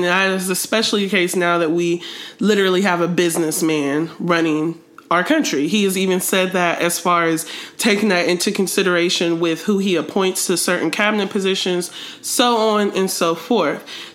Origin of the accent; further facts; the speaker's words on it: Ohio, United States; I've heard stories like this from him and people that I grew up with in Ohio